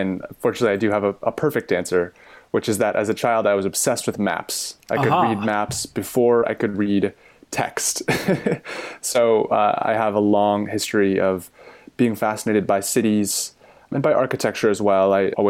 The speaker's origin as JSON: {"language": "English", "town": "San Francisco", "region": "California", "country": "United States", "tie": "born or raised there", "said": "So I grew up in San Francisco."}